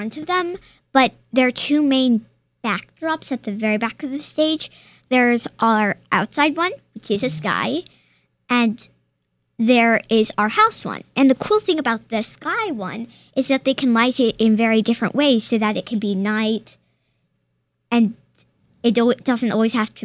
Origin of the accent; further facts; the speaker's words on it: Charlottesville, Virginia, United States; It's in the Charlottesville area in Virginia.